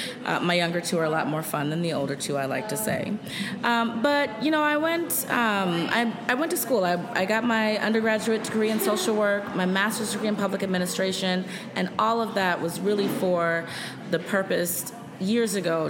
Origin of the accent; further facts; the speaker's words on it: Minneapolis, Minnesota, United States; I'm born and raised in South Minneapolis. I spent the most of my life in South Minneapolis.